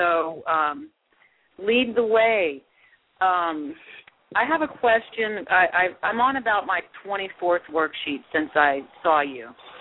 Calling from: Jacksonville, Florida, United States; from Jacksonville, Andy's sister.

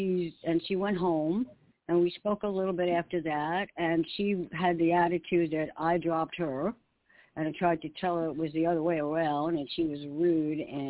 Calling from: New York, United States; in New York.

